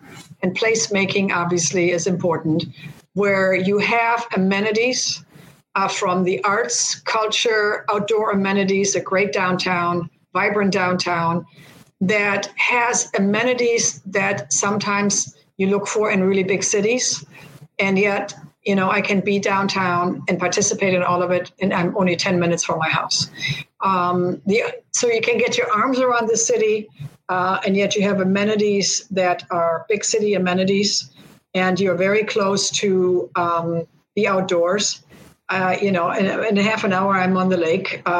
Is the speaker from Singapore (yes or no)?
no; Germany; now in Michigan, United States; I grew up in West Germany then, and there was no Germany when I was growing up. And I grew up literally within spitting distance of the Rhine River